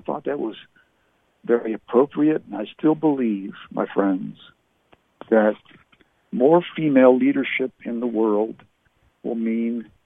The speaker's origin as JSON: {"language": "English", "country": "Canada", "tie": "born or raised there", "lives_now": "United States", "said": "I live here. I was born and raised in Canada. My parents were English. I'm a U.S. citizen now"}